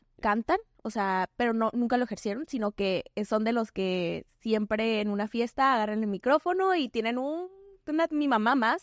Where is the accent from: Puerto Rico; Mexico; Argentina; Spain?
Mexico; Sinaloa; Pero siempre crecí rodeada de música del regional mexicano por mi familia y por ser de Sinaloa, por ejemplo, el norteño, la banda.